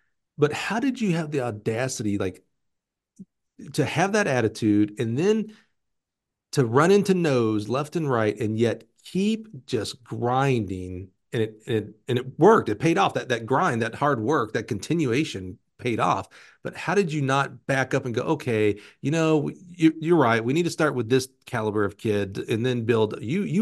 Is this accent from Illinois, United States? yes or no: no; Alabama, United States; I always tell people I'm from Alabama, so my vocabulary is a little limited here, right?